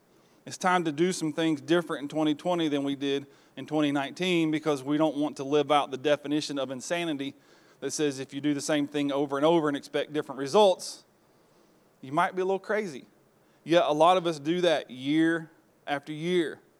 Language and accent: English; the South, United States; You don't speak King James English. We're from the South. We speak slowly and maybe mush our words together.